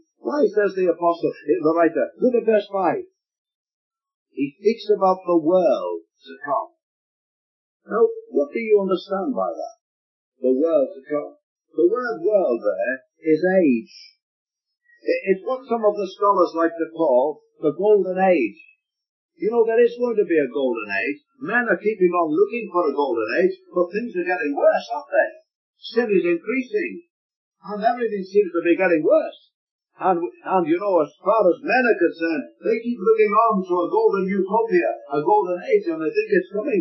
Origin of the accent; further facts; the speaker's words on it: Liverpool, North West England, United Kingdom; I was digging a garden in Liverpool in my hometown years ago as a young married man